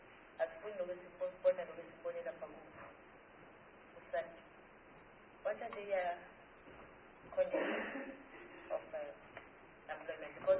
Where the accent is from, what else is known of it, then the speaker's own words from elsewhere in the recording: Buzini, Mpumalanga, South Africa; I'm coming from Buzini, I don't know whether you know Buzini in Mpumalanga, which is bordering Maputo.